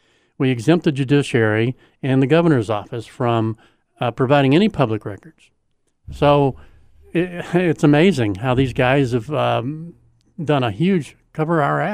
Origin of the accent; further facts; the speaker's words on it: Oklahoma, United States; But even when I grew up in Oklahoma, we used to make fun of Arkansas about how backwards they were.